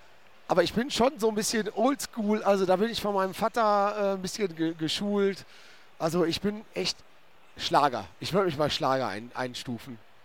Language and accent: German; Düsseldorf, North Rhine-Westphalia, Germany; Rheinländer, genau. Also Düsseldorfer.